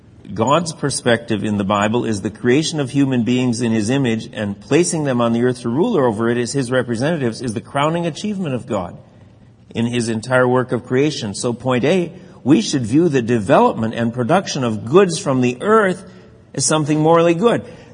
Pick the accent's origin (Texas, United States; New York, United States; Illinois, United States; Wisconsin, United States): Wisconsin, United States; When I was growing up in Wisconsin, if I saw that thing, I would have called it a minnow.